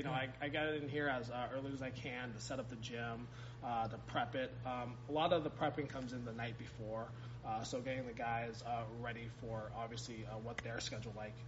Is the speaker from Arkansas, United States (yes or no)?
no; Seattle, Washington, United States; now in California, United States; I grew up in Magnolia in Seattle, Washington. Went to Ballard High School. Went to a couple of junior colleges in the area before I got sent out here